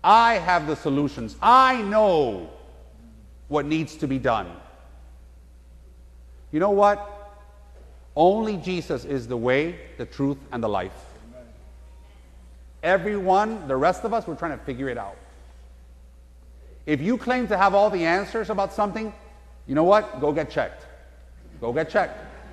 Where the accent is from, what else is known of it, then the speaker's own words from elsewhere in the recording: Miami, Florida, United States; You know, I grew up in Miami, and I've been in South Florida since I was 7 years old